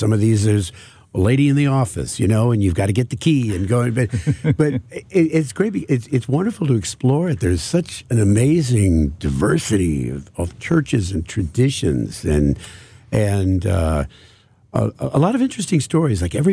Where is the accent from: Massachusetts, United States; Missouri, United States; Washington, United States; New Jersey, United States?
Missouri, United States; Kirkwood; I grew up in Kirkwood.